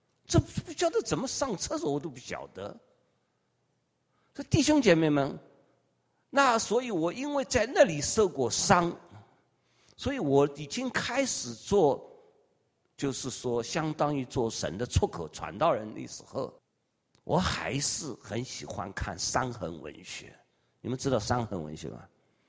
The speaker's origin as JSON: {"language": "Chinese", "region": "Shanghai", "country": "China", "tie": "born or raised there", "said": "我在城里人，我在上海长大的小子，连厕所都不会上"}